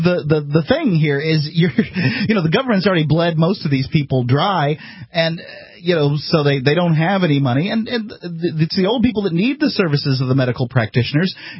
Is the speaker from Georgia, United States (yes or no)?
no; Sarasota, Florida, United States; I'm from Sarasota, Florida, actually Bradenton, Sarasota area.